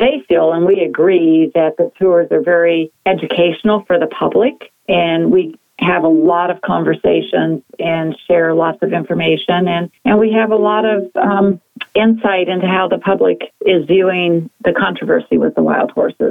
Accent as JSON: {"language": "English", "town": "Steamboat Springs", "region": "Colorado", "country": "United States", "tie": "born or raised there", "said": "Well, I was actually born in Northwest Colorado. I was born in Steamboat Springs quite a few years ago, and so I'm a native."}